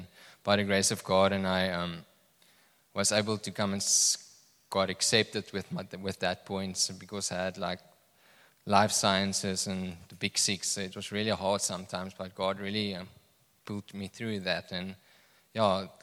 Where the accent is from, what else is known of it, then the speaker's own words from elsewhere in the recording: Vredendal, Western Cape, South Africa; first language Afrikaans; English is a second language; I'm from Vredendal, so we don't speak a lot of Afrikaans, or English. I mean, we just speak Afrikaans there, so excuse my accent.